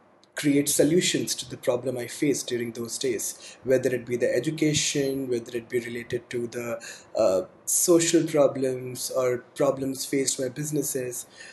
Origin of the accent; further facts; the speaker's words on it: Munger, Bihar, India; So I'm from India and I belong to a very small city called Munger.